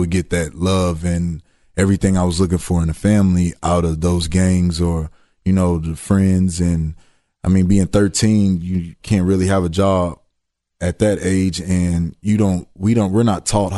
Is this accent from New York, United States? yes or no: no; Houston, Texas, United States; I was born and raised in Houston, Texas. Lived in foster homes.